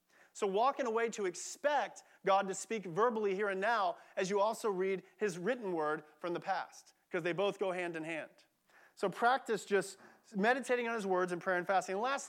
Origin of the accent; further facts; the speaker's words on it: Austin, Texas, United States; I come from Austin, or from Williamson County, so I love that if you go to Starbucks